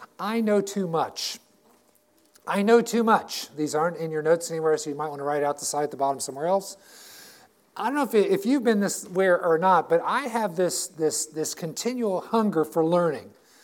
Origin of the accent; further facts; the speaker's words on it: Rolla, Missouri, United States; I grew up in Rolla with Maid Rites.